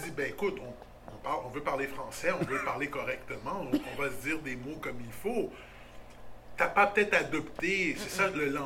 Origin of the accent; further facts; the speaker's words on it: Montreal, Quebec, Canada; born there; je suis né à Sainte-Justine, Côte-Sainte-Catherine.